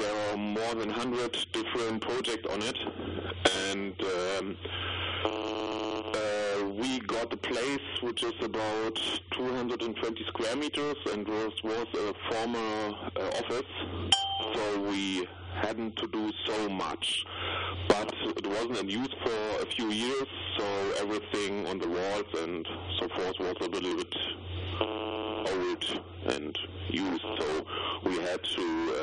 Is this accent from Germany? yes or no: yes; Leipzig, Saxony, Germany; English is a second language; Yeah, but I'm from Leipzig, East Germany